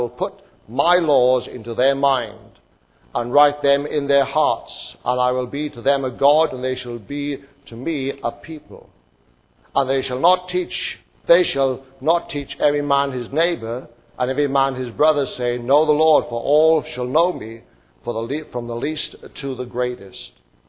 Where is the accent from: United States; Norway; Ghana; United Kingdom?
United Kingdom; Wales; now in Australia; Being a Welshman, an old South Welshman living in New South Wales.